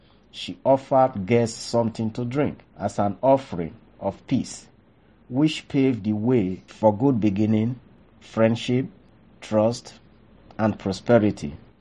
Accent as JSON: {"language": "English", "country": "Nigeria", "lives_now": "United States", "said": "I am originally from Nigeria. Growing up, I learned to sculpt using the Benin bronze method."}